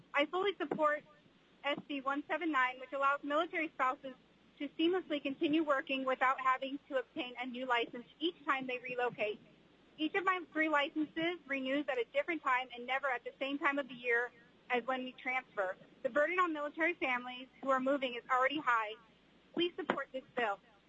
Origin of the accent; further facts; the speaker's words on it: Alaska, United States; I was born and raised in Alaska